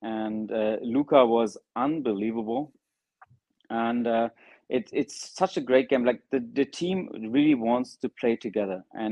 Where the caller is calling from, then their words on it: Germany; Yeah, I'm calling from Germany